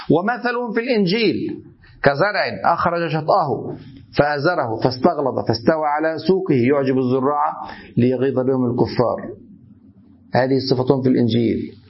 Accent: Egypt; born there; انا مصري اتولدت في هذا البلد مسلم، ابويا وامي مسلمين وجدي مسلم

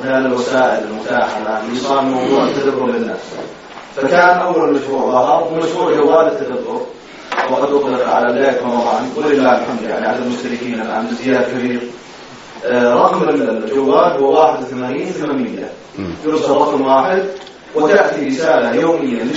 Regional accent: Sudan; وهذه المميزات التي عندنا في السودان

